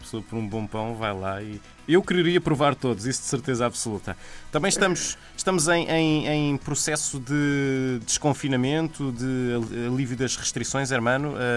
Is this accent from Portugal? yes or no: yes; Portugal; ou se calhar isto já sou eu como português a falar